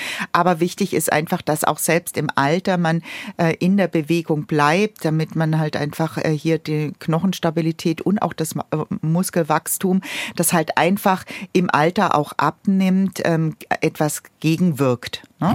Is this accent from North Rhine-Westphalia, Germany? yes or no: no; Baden-Württemberg, Germany; accent: Swabian; Vielleicht hört man es bei mir durch die Sprache, durch den Dialekt schon. Ich komme aus dem Schwäbischen.